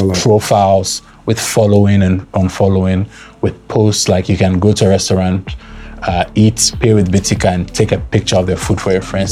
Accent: Ghana; moved away as an adult; I was born and raised in Ghana, went to Infantepim.

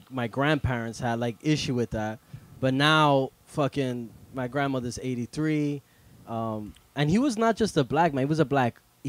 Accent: Licey de Medio, Santiago, Dominican Republic; We're from Licey de Medio.

